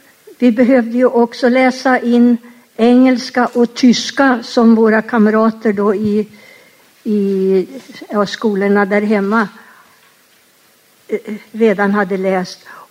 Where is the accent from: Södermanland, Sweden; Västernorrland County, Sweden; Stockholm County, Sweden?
Västernorrland County, Sweden; Sollefteå; att jag skulle få börja i skolan hemma i Sollefteå